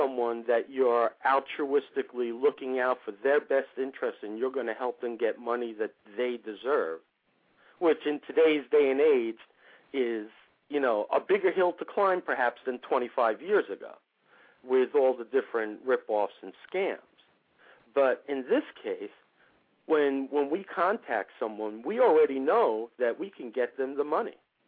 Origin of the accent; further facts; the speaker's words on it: Brooklyn, New York, United States; now in Maine, United States; I'm originally from Brooklyn, New York.